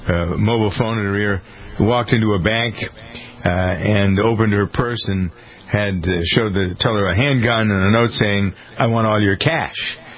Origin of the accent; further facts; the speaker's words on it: Framingham, Massachusetts, United States; which has a father from my hometown of Framingham, Massachusetts